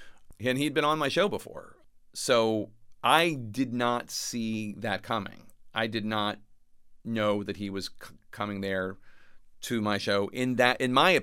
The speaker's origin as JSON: {"language": "English", "country": "United States", "said": "which are, I think, problematic to me as an American, not as a journalist."}